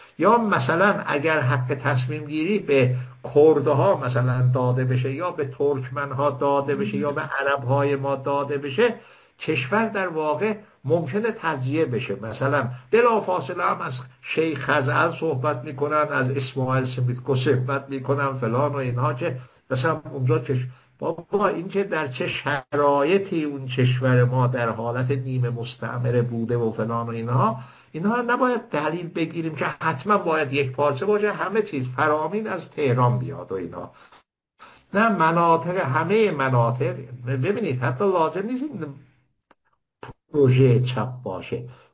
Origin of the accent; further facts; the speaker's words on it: Iran; first language Azerbaijani; Persian is a second language; مثلا من چون خودم مثلا آذری هستم، ترک، ما زبان مادریم و فلان اینا